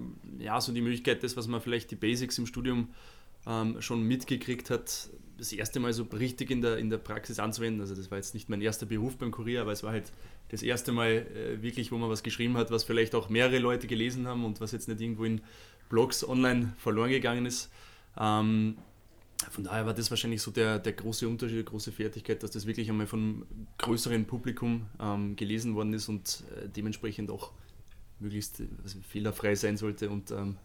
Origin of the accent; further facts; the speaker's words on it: Vienna, Austria; now in Munich, Germany; ich bin ja gebürtiger Wiener und bin in Wien studiert